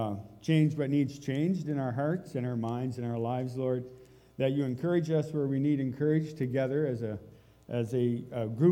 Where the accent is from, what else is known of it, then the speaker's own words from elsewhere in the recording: New Brunswick, Canada; I grew up in the East Coast. Not Newfoundland, but I could see it from where I was. I grew up in New Brunswick in a Plymouth Brethren home.